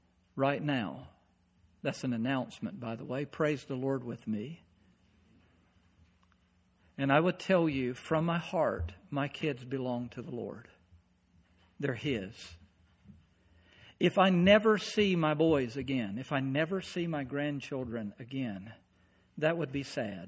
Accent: North Carolina, United States; now in Maine, United States; God wanted me to move from North Carolina to Maine, where I talk funny. And everybody says, where are you from? If I took my home state and I said, well, this is home

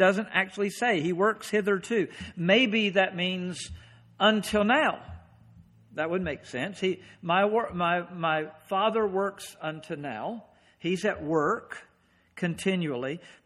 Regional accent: the South, United States; accent: southern drawl; Maybe by some of the southern drawl that you hear occasionally in my speech, because I grew up in the South

